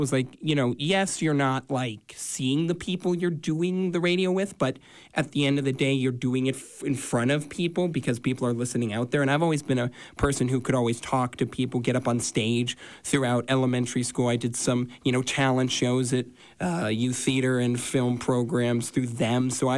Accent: Park City, Utah, United States; You know, it was really great because there's so many fun things to do, you know, ski. You know, Park City is unique

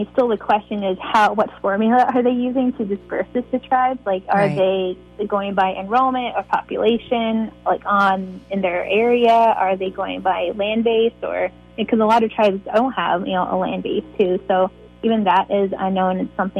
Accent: United States; I grew up on Navajo

